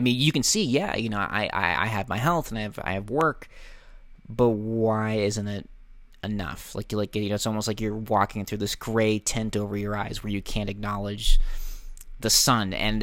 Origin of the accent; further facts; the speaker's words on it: Boston, Massachusetts, United States; growing up in Southie, I think it's sort of a similar ballpark to where you're coming from, Mark, where, especially if you're a man, it's almost like frowned upon that you want to seek out therapy.